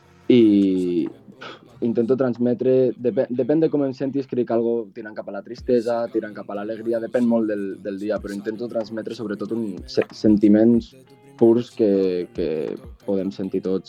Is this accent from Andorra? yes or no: yes; Andorra; born there; Doncs jo vaig néixer a Andorra i la meva mare em va portar alguns cops quan tenia cap a 9 o 10 anys i bueno, solia fer càmpings i demés, i al final pues, doncs per qüestions de la vida la meva mare va decidir tenir una segona casa a Deltebre.